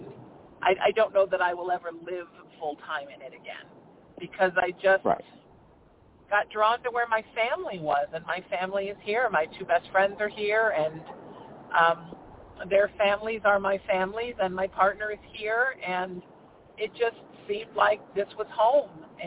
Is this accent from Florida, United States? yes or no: no; New Haven, Connecticut, United States; also born or lived in Huntington Beach; I have moved back to what I consider to be my hometown, although New Haven, Connecticut is really my hometown. But as a kid, we moved every 5 years, so nothing ever felt permanent till we moved to Huntington Beach.